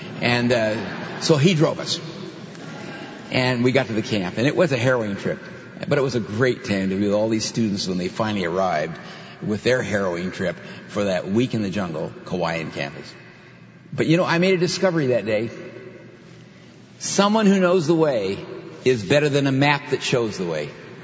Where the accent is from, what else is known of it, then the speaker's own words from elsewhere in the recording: Berkeley, California, United States; also born or lived in Seattle; now in Manila, Philippines; So we're both, you know, urban people. I'm from Berkeley and Seattle, and now I'm here in Manila